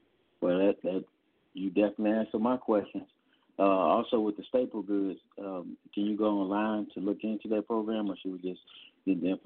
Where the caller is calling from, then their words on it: St. Louis, Missouri, United States; As-salamu alaykum. … from St. Louis. It's a pleasure to be on, brothers and sisters.